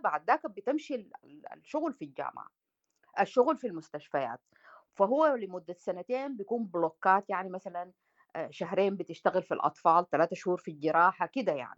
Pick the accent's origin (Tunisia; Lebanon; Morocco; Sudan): Sudan; يعني في أنا وإنك طبيبين ثلاثة قعدنا يعني واصلنا يعني نعم. كسودانيين